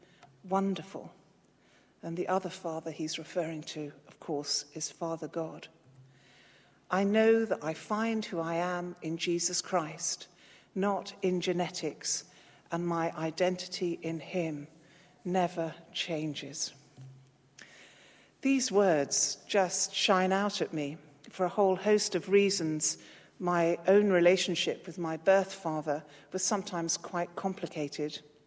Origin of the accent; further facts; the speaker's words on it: Scotland, United Kingdom; you'll discover that I was, quote, born in the Highlands of Scotland. I always describe myself as Scottish because, as well as being born there, I identify far more strongly with my mother's side of the family than with my dad's.